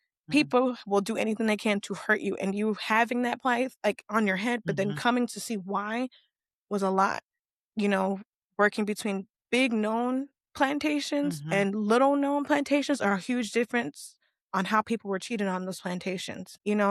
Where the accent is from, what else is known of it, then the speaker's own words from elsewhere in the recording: South Carolina, United States; I'm from the South. I'm from from the Carolinas. That's low country.